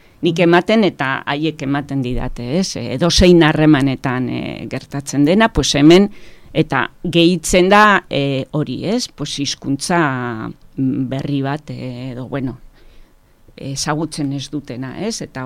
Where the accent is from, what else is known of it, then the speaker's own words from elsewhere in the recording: Durango, Basque Country, Spain; ni Durangotik nator, oindela urte bete etorri nintzen bastanera bizitzen